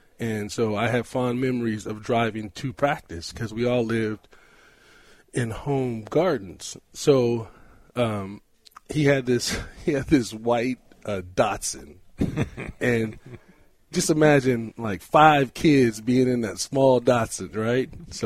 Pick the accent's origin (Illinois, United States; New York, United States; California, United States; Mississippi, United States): California, United States; Hanford; And but growing up in Hanford, man, I was absolutely blessed with the people that God had surrounded me by, with the mentors, with the coaches.